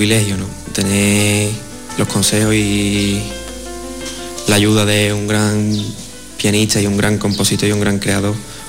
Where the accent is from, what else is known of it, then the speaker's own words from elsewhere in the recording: Osuna, Andalusia, Spain; Y lo voy a estrenar en Osuna, en mi pueblo